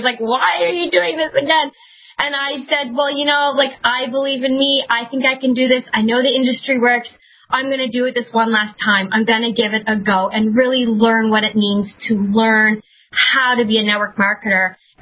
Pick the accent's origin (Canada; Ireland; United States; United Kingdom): Canada; I'm from Canada. Come from my mama here in Chile, Canada.